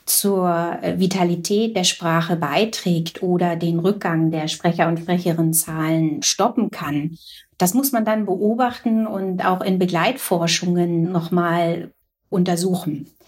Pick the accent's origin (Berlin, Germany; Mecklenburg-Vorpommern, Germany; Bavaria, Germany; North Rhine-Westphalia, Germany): Mecklenburg-Vorpommern, Germany; Rostock; Und ich komme aus Rostock und bin aufgewachsen in Mecklenburg-Vorpommern.